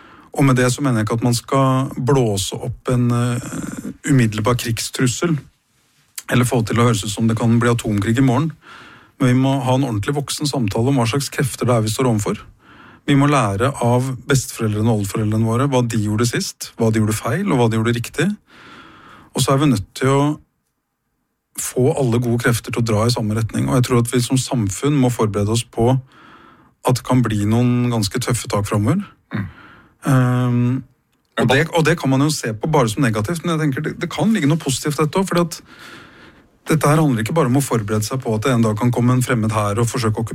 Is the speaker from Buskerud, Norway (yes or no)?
no; Bærum, Akershus, Norway; Nei, altså der ute hvor jeg vokste opp på Kolsås, så opplevde vi jo tidlig